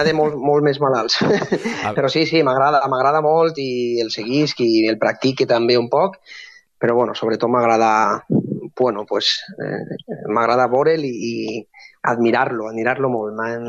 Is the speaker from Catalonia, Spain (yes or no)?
no; Gandia, Valencian Community, Spain; i que eixia de Gandia, del meu poble